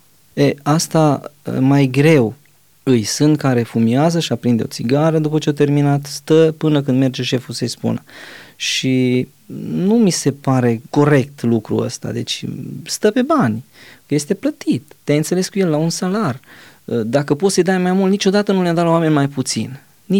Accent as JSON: {"language": "Romanian", "region": "Maramureș County", "country": "Romania", "tie": "born or raised there", "said": "Noi am crescut la Maramureș"}